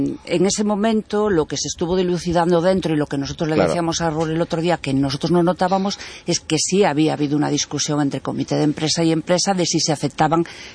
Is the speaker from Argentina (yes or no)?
no; Cobas, Galicia, Spain; yo soy de Cobas